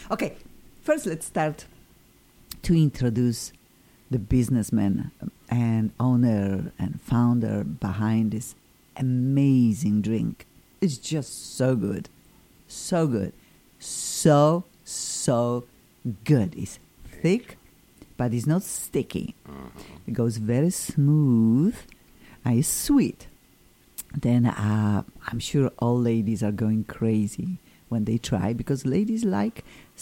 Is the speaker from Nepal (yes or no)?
no; Poland; I'm from Poland too